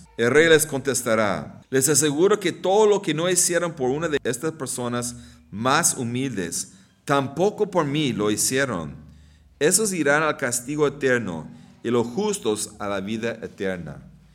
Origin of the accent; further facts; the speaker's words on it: Texas, United States; born there; yo nací en Texas